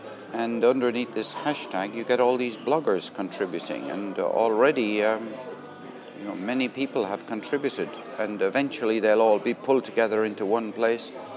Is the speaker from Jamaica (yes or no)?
no; Ireland; we Irish, you know, huge diaspora that we are, 40 million of us, you know, yeah, we can be as big as the English if we want to.